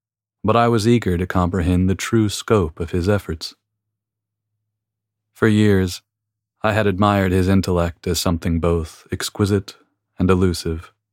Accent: San Diego, California, United States; We grew up in San Diego together. We've been close for more than 20 years.

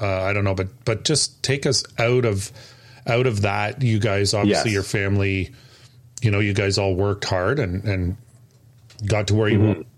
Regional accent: Toronto, Ontario, Canada; I'm only laughing because I grew up in Toronto.

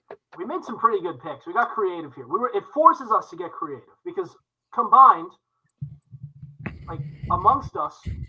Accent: New England, United States; also born or lived in Michigan; I'm from New England, not born and raised. Well, I was raised, but not born.

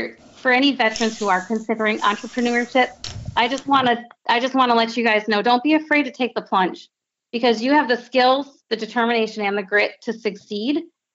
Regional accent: Wisconsin, United States; So I'm from Wisconsin initially.

